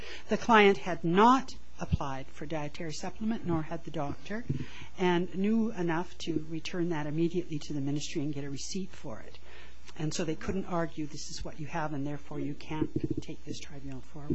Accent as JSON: {"language": "English", "town": "Kamloops", "region": "British Columbia", "country": "Canada", "said": "I am from the Kamloops region, although I live in Salmon Arm."}